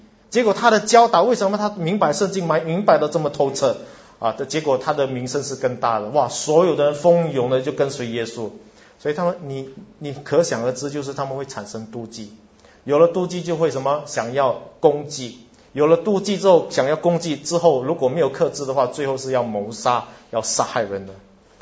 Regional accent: Singapore; 我们新加坡人有当过兵，有做过警察的

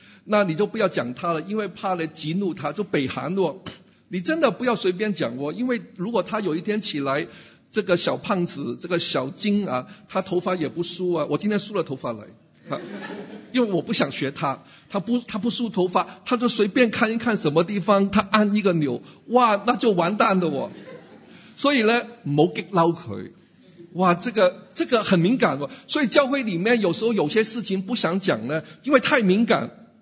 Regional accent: Hong Kong; 我们中文说他上了岸，我们香港人说呢，或者国语说他登陆了

